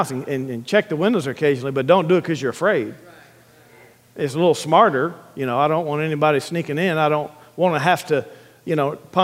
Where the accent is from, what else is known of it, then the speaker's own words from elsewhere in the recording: Alief, Texas, United States; I grew up in Alief and got saved and rededicated my life in Alief.